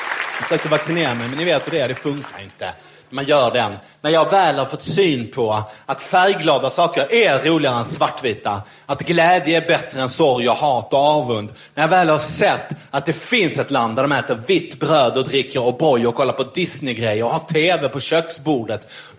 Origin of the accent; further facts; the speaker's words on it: Malmö, Skåne, Sweden; jag är uppvuxen i Malmö som är en industristad. Det är väldigt, präglas väldigt mycket av jantelagen.